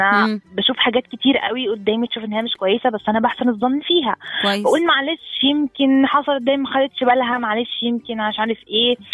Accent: Cairo, Cairo Governorate, Egypt; أنا من القاهرة.

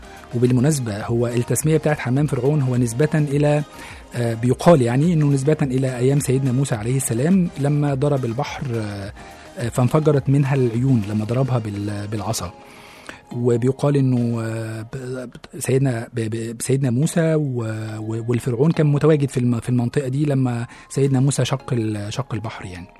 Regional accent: Egypt; الأقصر وأسوان إحنا حتى كمصريين يعني من الحاجات أو من الأماكن اللي مش ناس كتيرة جدا زارتها

